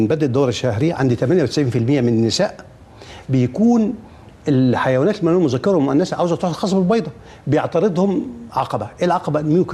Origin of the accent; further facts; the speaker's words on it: Egypt; معلم كندوز ده معلم جزار عندنا في مصر، شنباته وحاجة طول بعرض.